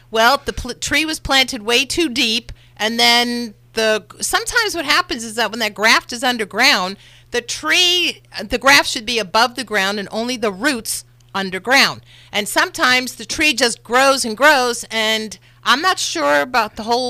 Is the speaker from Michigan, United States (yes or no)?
no; New York, United States; because I grew up with that in New York, and then when it came out here, everybody's going, oh, this new variety, Honeycrisp.